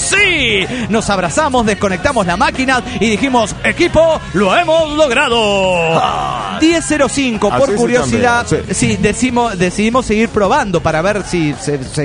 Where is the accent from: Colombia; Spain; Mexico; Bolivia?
Mexico; Mexico City; del DF mexicano.